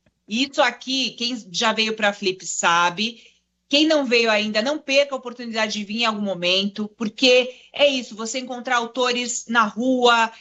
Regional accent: Brazil; mas como brasileira, que quer ver isso aqui ser um evento realmente internacional de orgulho para nós

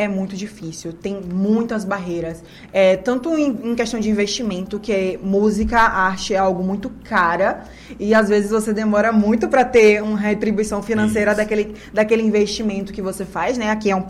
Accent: Camaçari, Bahia, Brazil; Rapaz, Camaçari foi onde eu nasci, cresci e vivo os meus 21 anos de idade.

